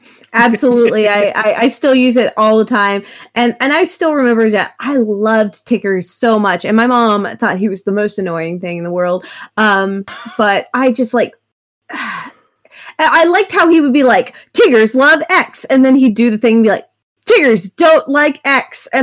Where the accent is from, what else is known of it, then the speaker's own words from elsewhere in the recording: Oklahoma, United States; I mean, like, I grew up in Oklahoma, and so I still remember when Disney Channel used to play Song of the South on Disney Channel